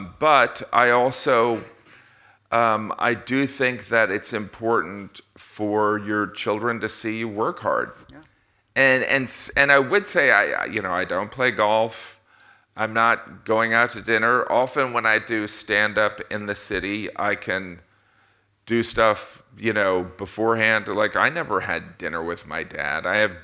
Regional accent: Indiana, United States; And also the fact that Letterman is from Indiana and I'm from Indiana and and growing up, I would see him on TV

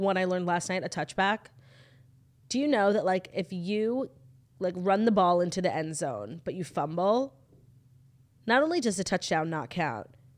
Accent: New York, United States; It's a New York team. I'm sorry. I'm from New York.

